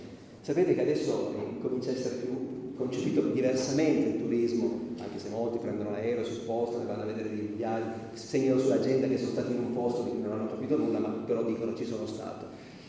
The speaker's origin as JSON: {"language": "Italian", "town": "Mombello", "region": "Piedmont", "country": "Italy", "said": "dove veniamo noi di Mombello, che sono 400 abitanti"}